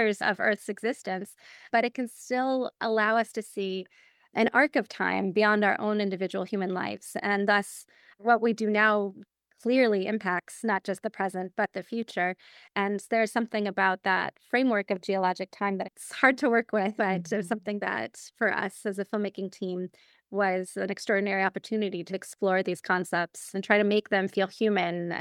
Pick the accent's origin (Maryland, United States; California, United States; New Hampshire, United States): California, United States; Berkeley; also born or lived in Oakland; I definitely feel like the Bay has shaped me. I grew up in Berkeley and in Oakland